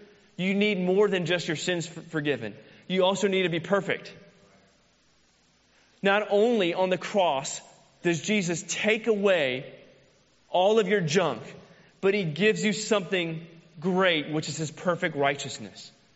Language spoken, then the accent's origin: English; Florida, United States; I have Florida, the greatest state in the world. I had to network to get. I was born in Florida. I'm a Floridian.